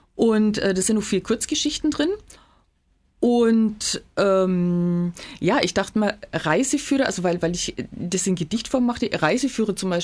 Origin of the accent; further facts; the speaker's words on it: Bischofsgrün, Bavaria, Germany; also born or lived in Bayreuth; Ich stamme aus dem Fichtelgebirge. Ich bin quasi waschechte Bischofsgrünerin, habe dann jahrelang in Bayreuth gelebt, bin aber jetzt wieder aus privaten Gründen zurückgezogen.